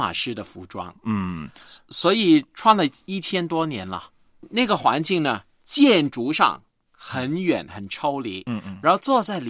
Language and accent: Chinese; China; 这个跟我们中国人不是结婚要打伞吗一样啊